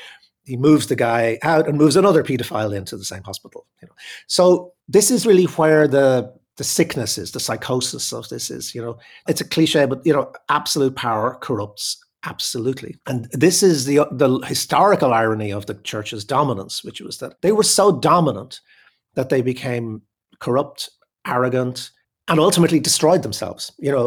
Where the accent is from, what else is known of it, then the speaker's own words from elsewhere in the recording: Dublin, Leinster, Ireland; near where I grew up in Crumlin, there was the children's hospital, main kind of children's hospital was there.